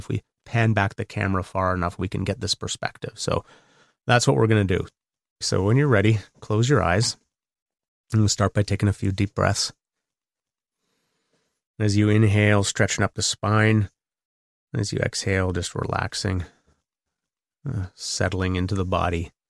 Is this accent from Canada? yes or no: yes; Canada; that's because I'm Canadian. I live across the border